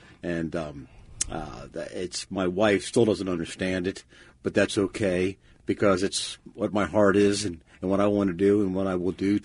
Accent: Maryland, United States; I grew up in St. Mary's County in the 50s when the water was beautiful and game was plentiful.

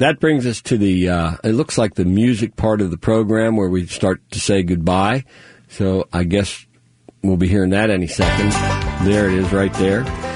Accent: Pennsylvania, United States; growing up on the Juniata River in Pennsylvania brought out my love for smallmouth bass.

